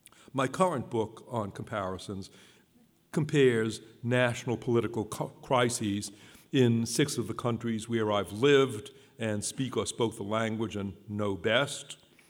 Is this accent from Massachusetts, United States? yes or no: yes; Boston, Massachusetts, United States; now in Los Angeles, United States; I was born and grew up in Boston. I moved from Boston to Los Angeles in 1966, and so I spent the greater part of my life, the last 53 years, in Los Angeles.